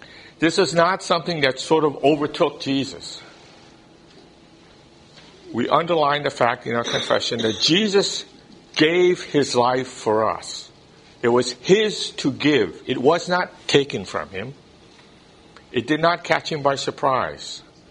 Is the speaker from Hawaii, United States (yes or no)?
yes; Hawaii, United States; I remember growing up in Hawaii. Hawaii is a strange place, if any of you have lived there for any amount of time. It's very eclectic.